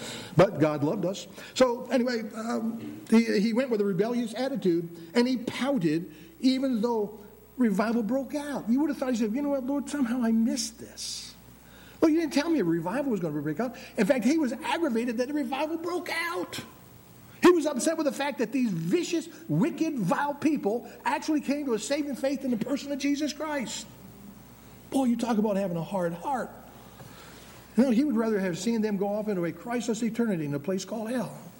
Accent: New England, United States; born or raised there; also born or lived in Pennsylvania

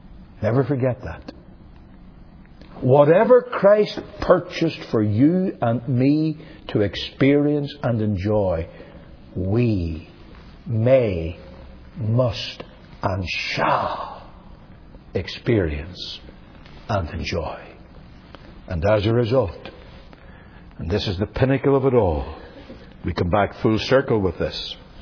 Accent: United Kingdom; You by this time all know that I'm British.

